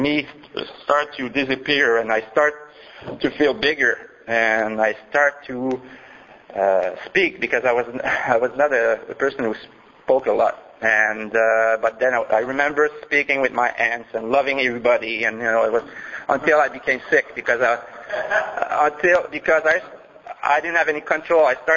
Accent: Montreal, Quebec, Canada; English is a second language; I was born in Montreal, and I was raised in the suburb most of my childhood.

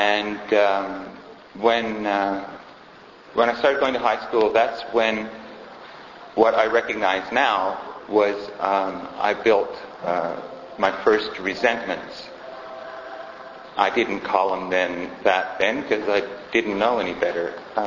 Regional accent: Quebec, Canada; I was born and raised in the Eastern Townships on a dairy farm, and product of a Christian family. They were dirt farmers

